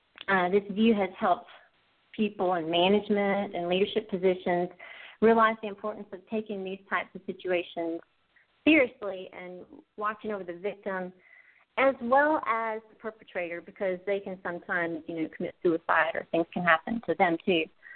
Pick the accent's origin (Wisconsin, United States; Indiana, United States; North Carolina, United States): North Carolina, United States; I was raised in North Carolina, and I joined the military in 1996.